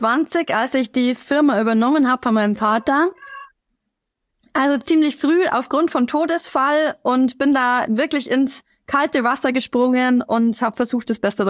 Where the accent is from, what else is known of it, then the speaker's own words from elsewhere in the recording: Rosenheim, Bavaria, Germany; Ich komme aus Oberbayern, besser gesagt aus Rosenheim und habe hier ein Unternehmen.